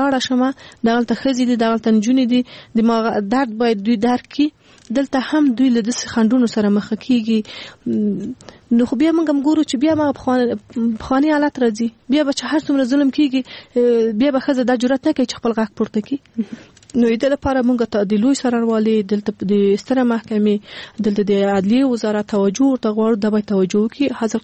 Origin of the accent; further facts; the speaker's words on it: Afghanistan; مونږ په خپل افغانستان کې پیدا شوی